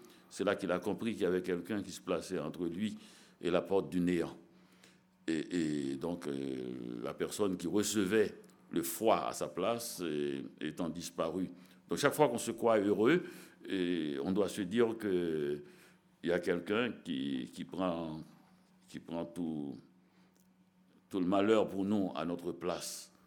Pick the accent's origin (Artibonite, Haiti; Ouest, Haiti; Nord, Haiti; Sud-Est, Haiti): Ouest, Haiti; Petit-Goâve; la petite ville où j'ai passé mon enfance, à Petit-Gouave, et dans les années 60, et où j'ai eu une enfance, je dirais, lumineuse et merveilleuse